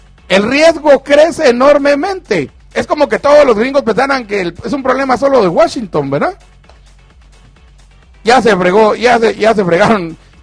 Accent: La Gomera, Escuintla, Guatemala; La Gomera.

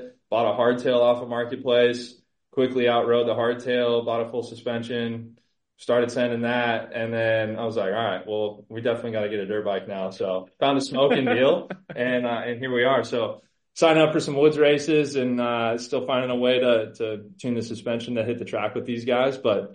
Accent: California, United States; a lot of my buddies growing up in Southern California. We're like right on the border of the Mojave Desert and then the Sierra Nevada.

